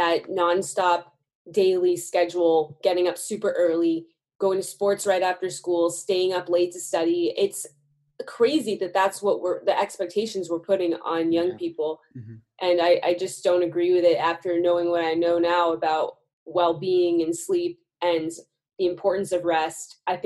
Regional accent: Massachusetts, United States; right now I'm home visiting my hometown in Massachusetts

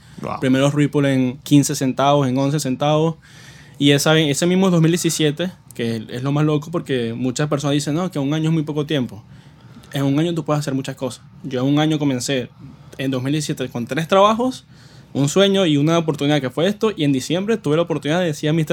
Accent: Venezuela; now in New York, United States; decidí, como todo venezolano, bueno, abandoné el bote, por así decirlo, de Venezuela. Llegué a Nueva York.

